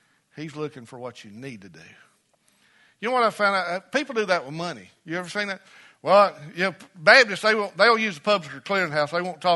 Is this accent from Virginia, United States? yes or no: no; Pickens, South Carolina, United States; remember, I'm from Pickens too now